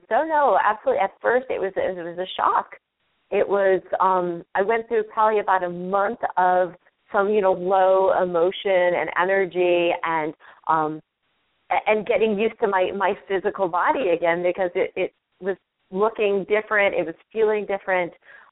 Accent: Connecticut, United States; born there; I was actually born in Connecticut. I was born on the East Coast, and I spent my summers on the farm in Maine where half my family lived.

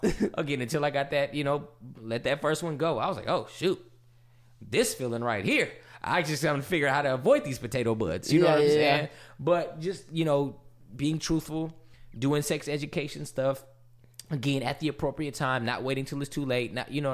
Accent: California, United States; You know, I'm from California.

